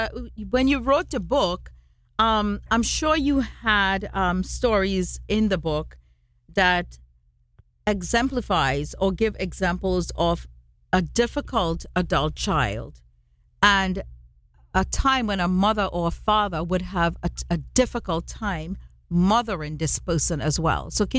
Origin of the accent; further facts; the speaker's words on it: Trinidad & Tobago; And I saw that as a child growing up in Trinidad and Tobago.